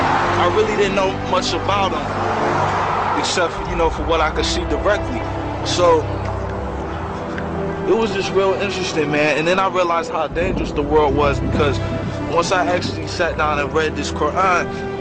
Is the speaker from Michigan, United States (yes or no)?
yes; Detroit, Michigan, United States; growing up in Detroit on the west side